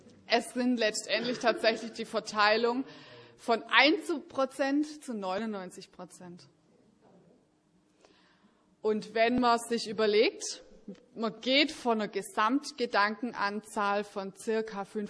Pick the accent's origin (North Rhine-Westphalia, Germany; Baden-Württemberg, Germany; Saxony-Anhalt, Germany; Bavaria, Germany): Baden-Württemberg, Germany; Schwäbisch Hall; Ich komme aus Schwäbisch Hall